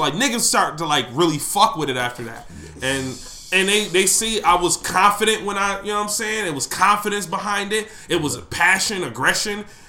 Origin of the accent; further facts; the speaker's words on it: Buffalo, New York, United States; you a Buffalo nigga, and I made it clear I'm from Buffalo. I ain't hiding behind that.